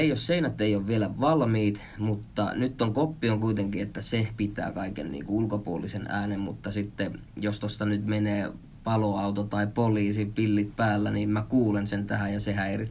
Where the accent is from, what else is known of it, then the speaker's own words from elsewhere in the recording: Heinola, Päijät-Häme, Finland; born there; also born or lived in Jyväskylä / Mikkeli / Vantaa / Kerava; mä oon syntynyt Heinolassa, mutta mä oon kiertänyt Suomea oikeastaan aika lailla, että siinä on tullut Jyväskylää, Mikkeliä, Vantaata, Keravaa, Järvenpäätä ja sanoiko Vantaakin jo, mutta Vantaa ja Helsinki.